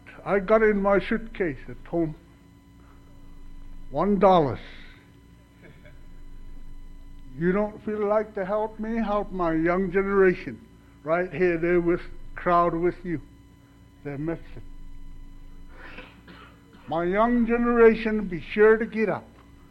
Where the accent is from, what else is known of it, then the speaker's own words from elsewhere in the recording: Alaska, United States; I was born here in Alaska. I raised in Alaska.